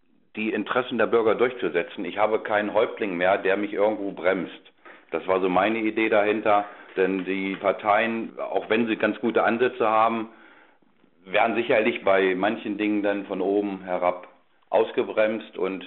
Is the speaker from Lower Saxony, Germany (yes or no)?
yes; Bad Lauterberg, Lower Saxony, Germany; Ich bin in Bad Lauterberg geboren, 1960. Bin hier sämtliche Jugendvereine durchlaufen